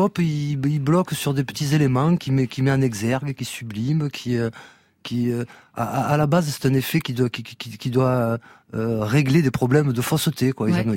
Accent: Marseille, Provence-Alpes-Côte d'Azur, France; Donc en tant que Marseillais

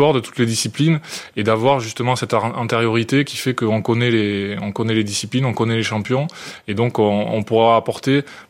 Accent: France; l'événement est chez nous, en France, à Paris

